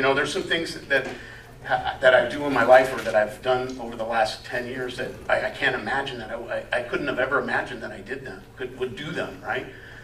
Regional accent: United States; part of being an American is that we need to know our rights so that we can say, hey, these are my rights

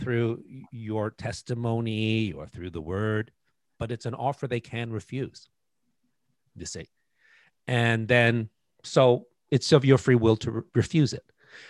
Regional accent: New York City, New York, United States; I was raised in New York City, so I'm a sort of like the Godfather movies. It's filmed on the streets that I lived in, Mott Street. I mean, I was raised there when I was young.

